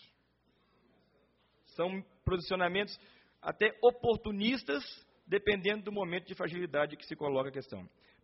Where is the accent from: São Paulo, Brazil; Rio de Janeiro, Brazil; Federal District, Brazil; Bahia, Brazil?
Federal District, Brazil; Brasília; eu sou filho de Brasília e não nasci no Plano Piloto